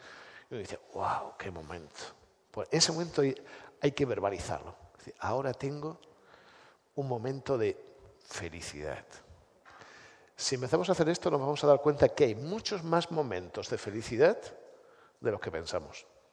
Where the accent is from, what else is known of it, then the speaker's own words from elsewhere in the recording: Spain; Nosotros, como buenos españoles, tenemos cierta tendencia a ver lo negativo.